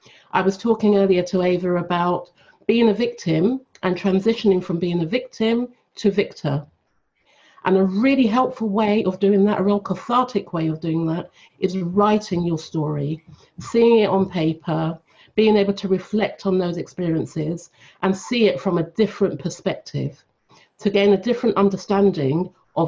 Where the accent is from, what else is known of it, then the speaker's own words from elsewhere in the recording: London, United Kingdom; Yes, I'm here from London.